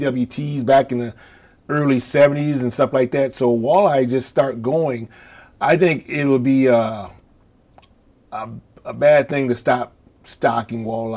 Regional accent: Eau Claire, Wisconsin, United States; I'm from Eau Claire, Wisconsin.

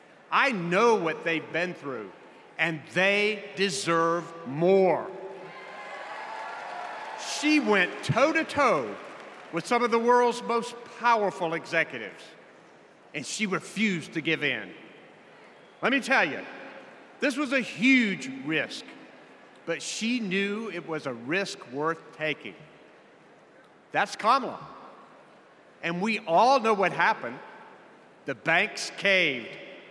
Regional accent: North Carolina, United States; If you're ready, my home state of North Carolina, stand up.

